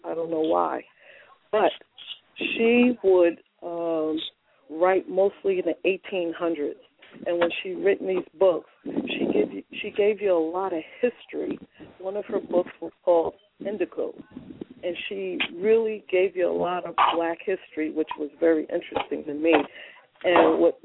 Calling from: East Orange, New Jersey, United States; I'm calling from East Orange, New Jersey.

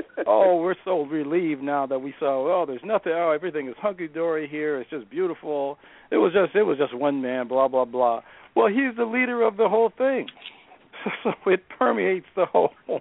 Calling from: Minneapolis, Minnesota, United States; I'm calling from my palatial estate in South Minneapolis.

